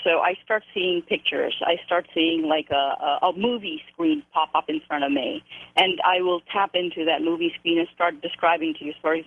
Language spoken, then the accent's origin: English; India; in the Indian culture, I am Indian. In our culture